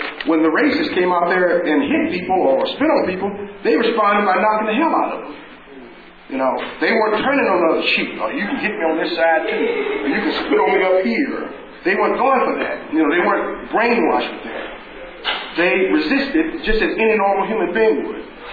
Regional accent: Chattanooga, Tennessee, United States; as a young person growing up in the South and the coming of the civil rights movement, the sit-ins, especially the youth-based wing of the civil rights movement in 1960. And in my case, I was living in Chattanooga, Tennessee, going to a junior high school.

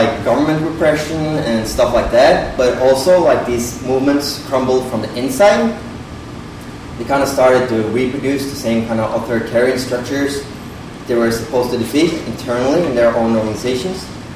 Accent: Oslo, Norway; English is a second language; And we're both from Oslo, Norway. That's the capital of Norway.

